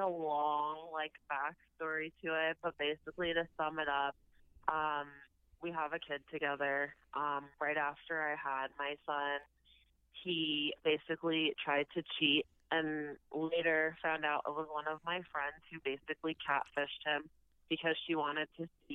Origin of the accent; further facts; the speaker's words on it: London, Ontario, Canada; I'm from London, Ontario.